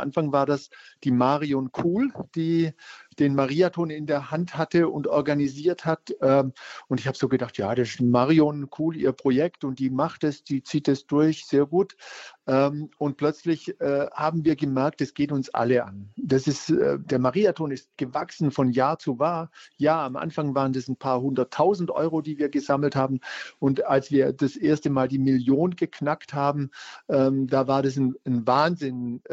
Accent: Germany; Aber als Deutsche sind wir dort sehr gerne gesehen.

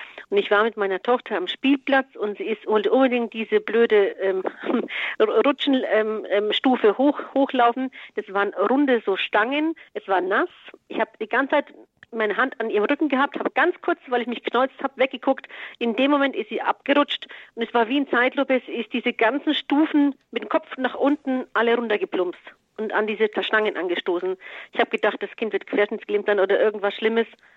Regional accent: Croatia; ich bin Kroatin, wir haben als Kinder mit unserem kroatischen Priester ein Schutzengelgebet gelernt.

